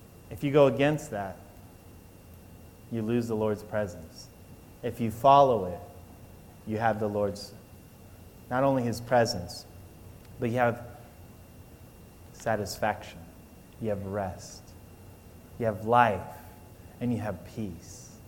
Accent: California, United States; now in Michigan, United States; I moved from Southern California. I feel cold. I'm in Michigan. There's snow now. I never experienced that.

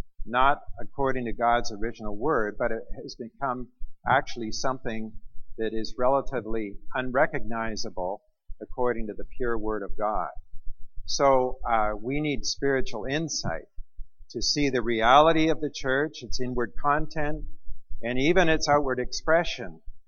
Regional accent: Vancouver, British Columbia, Canada; I am from Vancouver, so right now it's probably 10 to 7 in the morning where I am

